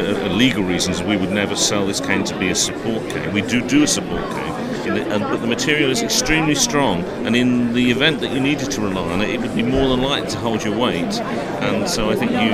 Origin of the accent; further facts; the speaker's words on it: England, United Kingdom; Sorry, I'm from England. We have 0800.